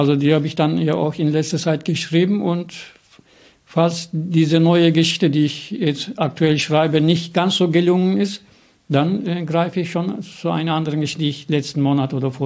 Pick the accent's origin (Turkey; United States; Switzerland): Turkey; German is a second language; now in Germany; Ich bin ja Türke in Deutschland